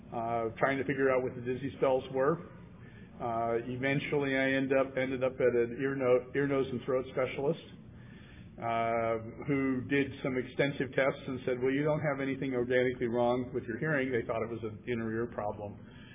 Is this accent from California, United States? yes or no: yes; San Diego, California, United States; And I am from San Diego.